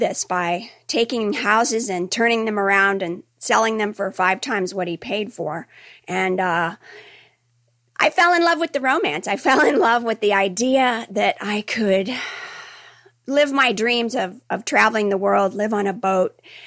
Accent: St. Petersburg, Florida, United States; I'm from St. Pete, Florida.

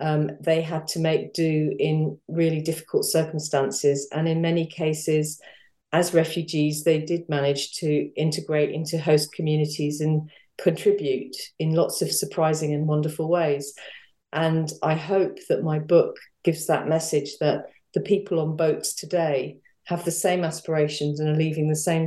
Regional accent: London, United Kingdom; I grew up in North London. And it wasn't until I was probably a teenager that I realized that my two sets of grandparents both came to the UK from Germany.

